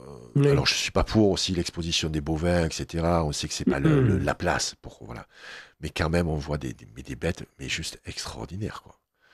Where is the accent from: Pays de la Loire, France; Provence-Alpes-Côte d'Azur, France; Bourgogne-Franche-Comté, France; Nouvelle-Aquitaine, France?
Provence-Alpes-Côte d'Azur, France; Marseille; Mais je suis optimiste parce que je suis Marseillais aussi.